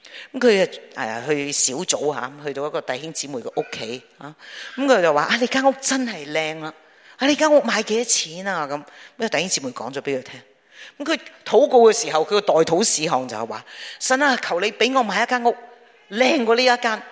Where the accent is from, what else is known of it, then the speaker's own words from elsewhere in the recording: Hong Kong; 我嚟自香港啊，咁我老人家啦